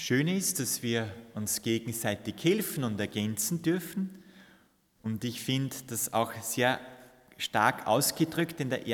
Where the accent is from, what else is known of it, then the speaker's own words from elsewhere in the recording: Austria; Es sind zwar doch noch viele getauft bei uns in Österreich, aber so einen richtigen Bezug zur Kirche, zur Pfarre, zum Glauben haben dann nur wenige.